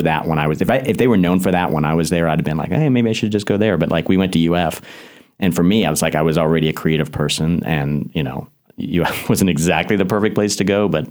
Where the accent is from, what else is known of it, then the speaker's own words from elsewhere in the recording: Orlando, Florida, United States; now in Los Angeles, United States; I am a screenwriter from Orlando, Florida, now living in Los Angeles.